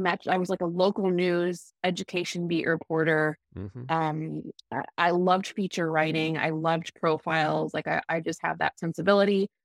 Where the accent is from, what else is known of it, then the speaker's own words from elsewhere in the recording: Elkhart, Indiana, United States; also born or lived in South Bend; But I actually grew up, I was born in South Bend, Indiana, and grew up in Elkhart, which is right outside of the town where you're not familiar. It's Northern Indiana.